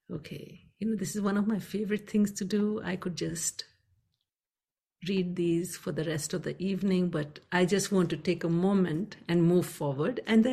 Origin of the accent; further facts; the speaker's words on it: India; I come from India. I come from a family of meditators.